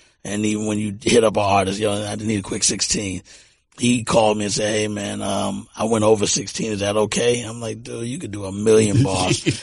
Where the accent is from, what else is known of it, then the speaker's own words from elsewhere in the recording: Texas, United States; I come from Texas where the white people we were around